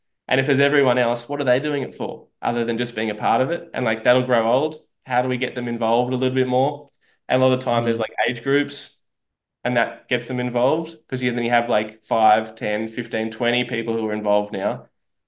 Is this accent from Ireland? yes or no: no; Sydney, New South Wales, Australia; there's also a race in Sydney, my hometown, called the 20 Beaches